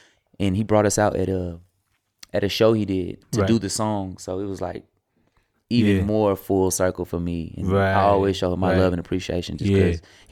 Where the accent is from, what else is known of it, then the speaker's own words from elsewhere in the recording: the South, United States; I'm from the South too, so it's like gonna be a different twist to it.